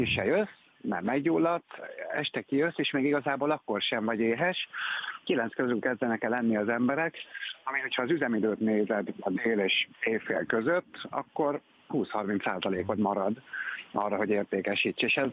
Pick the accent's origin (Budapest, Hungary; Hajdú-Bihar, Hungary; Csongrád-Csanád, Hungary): Budapest, Hungary; Nekünk így a budapesti események a fő fókuszú történetek, nyilván azért, mert innen származunk